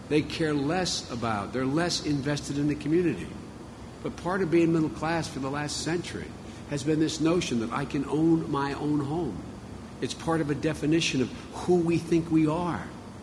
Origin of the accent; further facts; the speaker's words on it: Scranton, Pennsylvania, United States; also born or lived in Claymont, Delaware; I come from Scranton, Pennsylvania, Claymont, Delaware.